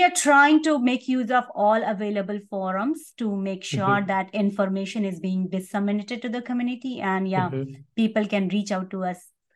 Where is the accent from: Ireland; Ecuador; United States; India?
India; especially I'm coming from India